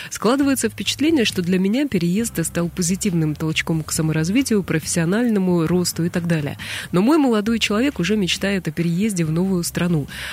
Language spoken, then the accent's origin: Russian; Moscow, Russia; now in Saint Petersburg, Russia; Я, кстати, коренной москвич